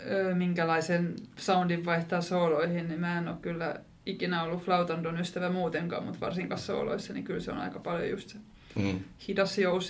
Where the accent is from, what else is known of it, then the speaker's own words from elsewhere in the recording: Kotka, Kymenlaakso, Finland; Siis mä tuun Kotkasta, missä ei hirveästi ollut esimerkkejä alttoviulisteista.